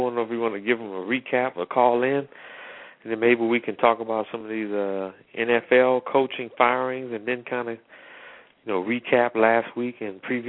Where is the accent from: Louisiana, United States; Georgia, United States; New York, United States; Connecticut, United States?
Louisiana, United States; I'm from Louisiana, but I'm going to pick TCU right here.